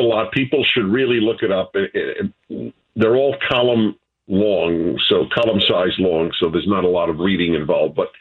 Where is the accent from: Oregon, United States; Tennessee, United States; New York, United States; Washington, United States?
New York, United States; I grew up in New York, and they made $1 seats available to shows and plays and ballets and operas and concerts. And I took all of them.